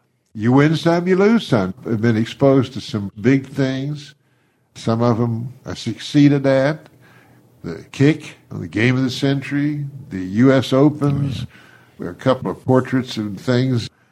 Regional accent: Tulsa, Oklahoma, United States; a friend of mine, I grew up here in Tulsa

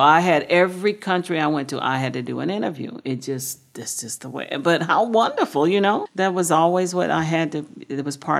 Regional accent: Oklahoma, United States; Well, I said, I'm from Oklahoma. I like ice everything.

